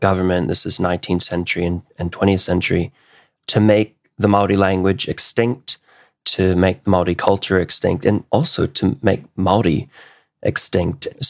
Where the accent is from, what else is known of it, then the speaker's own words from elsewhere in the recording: Hawaii, United States; I'm actually from Hawaii, and I'm a native Hawaiian.